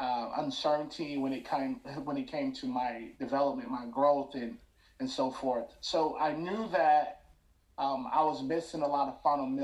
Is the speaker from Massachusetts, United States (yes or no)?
no; California, United States; Oh, I'm from California, actually.